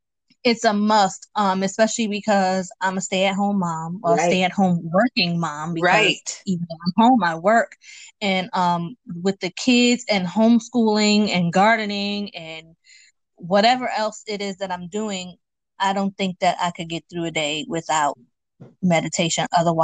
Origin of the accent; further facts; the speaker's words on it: Bronx, New York, United States; First of all, I was born and raised in the Bronx. Ain't no gardens.